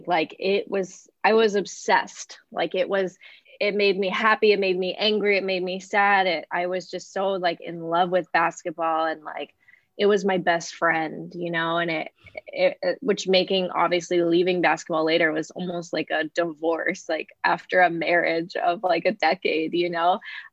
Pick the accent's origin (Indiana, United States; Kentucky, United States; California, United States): California, United States; Los Angeles; Yeah, when I was 10 years old, I grew up in Los Angeles.